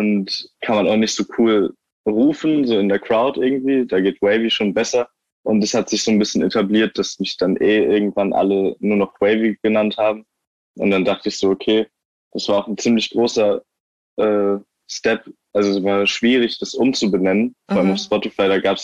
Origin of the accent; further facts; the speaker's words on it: Eckernförde, Schleswig-Holstein, Germany; wenn jemand mich fragt, woher kommst du, sage ich aus Eckernförde.